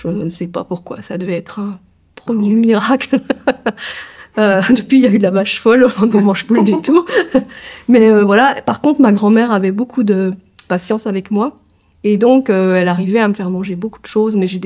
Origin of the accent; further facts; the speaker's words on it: Morteau, Bourgogne-Franche-Comté, France; J'ai vécu à la campagne hein, tout le temps, donc je suis née à Mortaux, pays de la saucisse, dans une famille un peu. J'ai grandi dans une famille un peu élargie puisque mes cousins, mes oncles et tantes, mes grands-parents, tout le monde habitait un peu dans le même secteur.